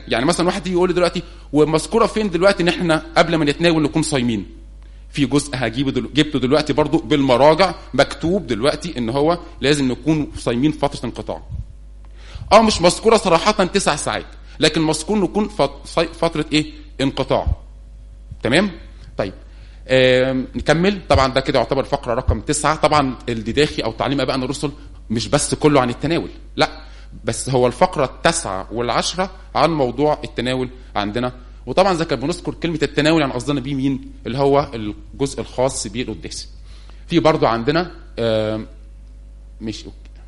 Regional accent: Egypt; طبعا عندنا في مصر كانت ماري مرقس وبتستخدم لفترة في القرون الاولى

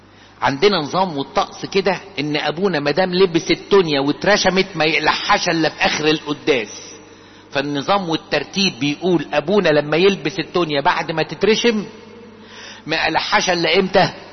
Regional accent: Egypt; لكن مشكلتنا احنا كمصريين، مشكلتنا احنا كأباط

